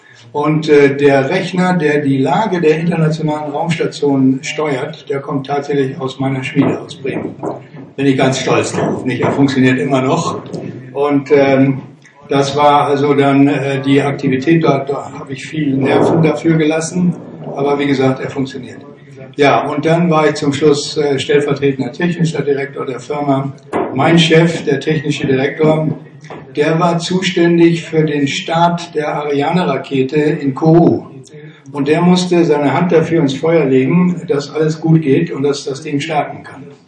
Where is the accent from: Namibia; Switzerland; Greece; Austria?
Namibia; moved away as an adult; now in Germany; Ich bin geboren und aufgewachsen in Namibia. Und bin mit 19 Jahren, war es glaube ich, nach Deutschland gekommen zum Studium der Physik